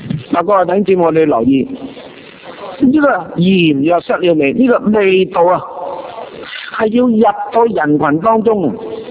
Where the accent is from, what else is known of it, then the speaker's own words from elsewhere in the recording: Guangdong, China; 所以我哋廣東人叫鹽叫做咩噶？